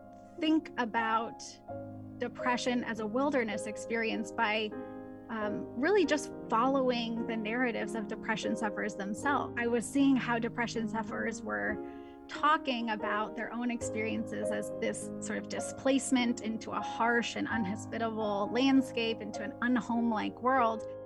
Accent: Seattle, Washington, United States; I grew up in the Seattle area, which is known for being quite secular

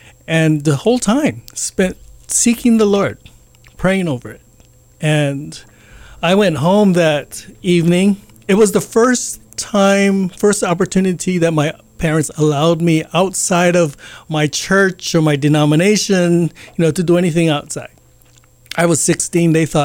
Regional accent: Honolulu, Hawaii, United States; also born or lived in Dallas; I grew up in Honolulu, Nu'uanu Valley, born and raised, and lived here until about 1987.

